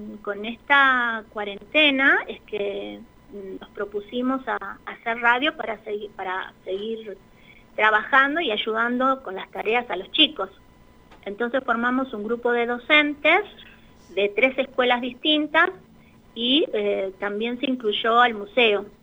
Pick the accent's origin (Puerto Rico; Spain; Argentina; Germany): Argentina; Buenos Aires; now in Cachi, Argentina; Yo lo elegí hace 10 años para vivir acá, soy de Buenos Aires.